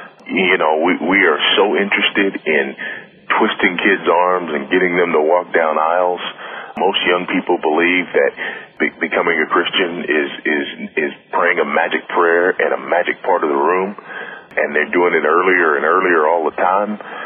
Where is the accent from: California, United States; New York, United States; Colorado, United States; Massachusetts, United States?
California, United States; Los Angeles; I was raised in Los Angeles by a single teenage mother who was a practicing Buddhist.